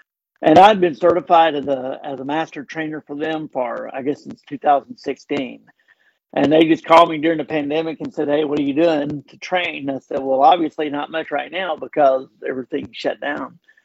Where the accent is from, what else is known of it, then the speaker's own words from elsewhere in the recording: Tuscaloosa, Alabama, United States; I knew she was an Auburn fan like you, and I grew up in Tuscaloosa, and so I'm a big Alabama fan.